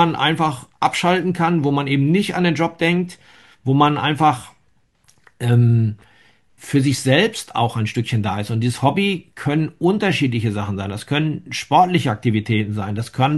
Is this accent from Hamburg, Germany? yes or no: no; Dortmund, North Rhine-Westphalia, Germany; born there; now in Frankfurt, Germany; mit meinem Umzug aus meiner Geburtsstadt Dortmund nach Frankfurt Anfang der 90er